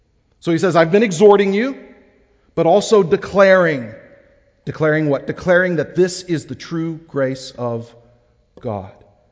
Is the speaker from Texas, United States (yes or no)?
yes; Texas, United States; also born or lived in Philadelphia area; I'm from Texas, and in Texas, we're kind. We shake hands. We'll even hug you in Texas.